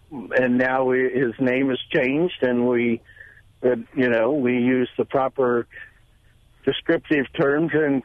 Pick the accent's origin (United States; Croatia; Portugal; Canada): United States; Wisconsin; No, I'm not from Eau Claire. I'm from the southeast corner of the state, and I'm just here traveling.